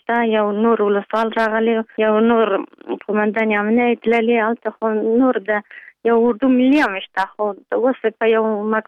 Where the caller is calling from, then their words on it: Pul-e-Khumri, Baghlan, Afghanistan; د پل خمری.